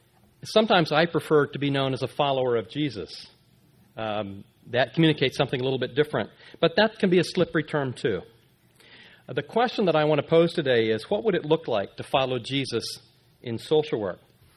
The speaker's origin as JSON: {"language": "English", "region": "Nebraska", "country": "United States", "tie": "born or raised there", "said": "transferred to a Missouri Synod Lutheran college in my hometown in Nebraska."}